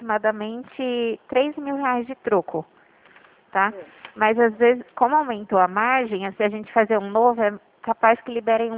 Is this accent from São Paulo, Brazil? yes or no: yes; Itu, São Paulo, Brazil; Eu sou daqui de Itu.